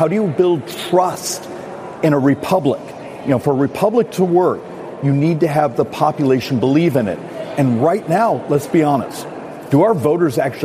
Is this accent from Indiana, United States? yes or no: no; Arizona, United States; Oh, and look, I'm from Arizona. I love my state.